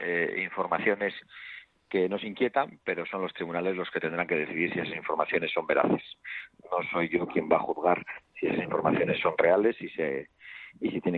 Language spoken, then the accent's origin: Spanish; Vitoria, Basque Country, Spain; mañana cerraré en mi tierra con un acto público en Vitoria.